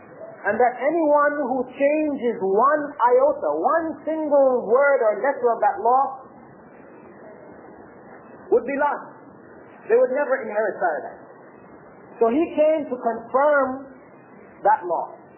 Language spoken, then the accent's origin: English; Toronto, Ontario, Canada; I grew up in Toronto.